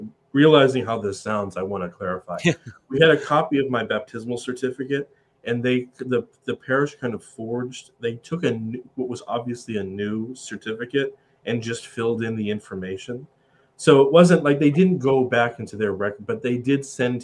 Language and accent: English; Scotland, United Kingdom; We're Scottish Presbyterians.